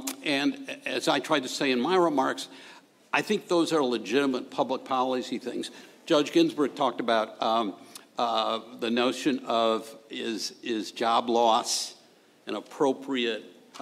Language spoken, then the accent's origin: English; Wisconsin, United States; my home state of Wisconsin